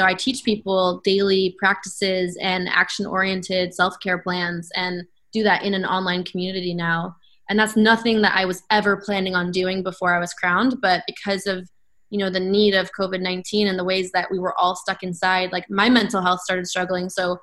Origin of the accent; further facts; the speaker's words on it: Utah, United States; I figured it would be a first for my home state in Utah